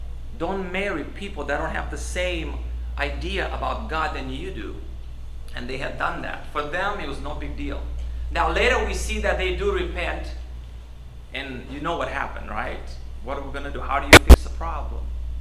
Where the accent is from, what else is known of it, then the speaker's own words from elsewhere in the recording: Romania; when I was growing up in Romania, when I became a Christian, I was 19.